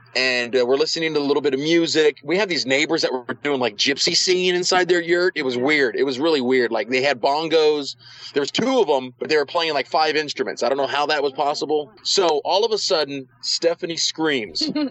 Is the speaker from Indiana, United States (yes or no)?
no; Parker, Arizona, United States; I'm wearing a T-shirt that says Parker, Arizona. And he's like, are you from Parker? And I said, yes, I am from Parker.